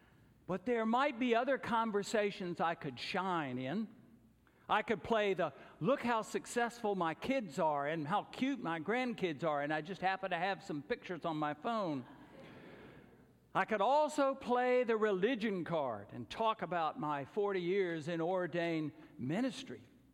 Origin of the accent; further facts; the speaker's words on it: the South, United States; Growing up in the South, everybody wanted, if you were dating someone new, they wanted, well, tell me who her people are.